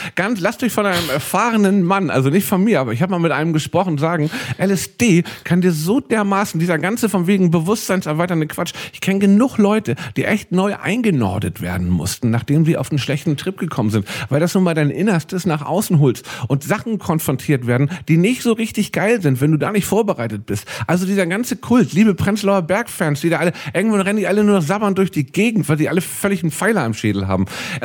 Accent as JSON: {"language": "German", "region": "England", "country": "United Kingdom", "second_language": "German", "said": "ich komme aus England, es ist noch ein bisschen Englisch."}